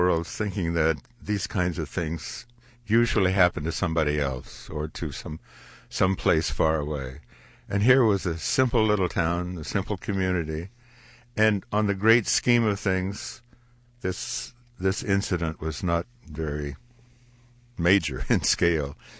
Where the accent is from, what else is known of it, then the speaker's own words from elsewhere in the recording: Norton, Kansas, United States; By the end of that day, there was not a tear left in my hometown of Norton, Kansas.